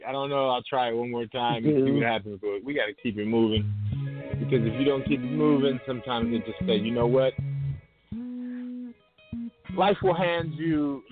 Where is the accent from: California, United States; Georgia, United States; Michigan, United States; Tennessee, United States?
Michigan, United States; Detroit; accent: northern; I am originally from Detroit.